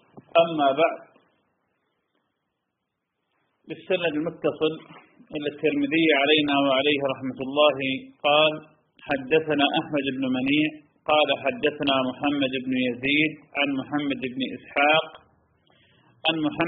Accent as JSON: {"language": "Arabic", "country": "Iraq", "said": "وأصلح الله حال بلادنا العراق"}